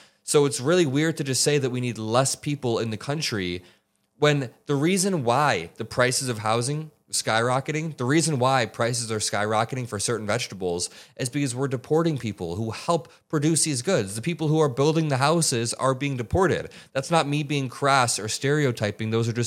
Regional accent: Indiana, United States; I grew up in Northwest Indiana, and my dad, his dad, their side of the family, they're Muslim, right?

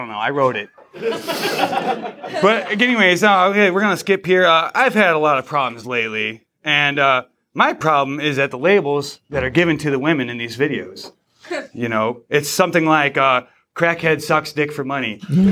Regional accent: Michigan, United States; I'm the stoner from Michigan.

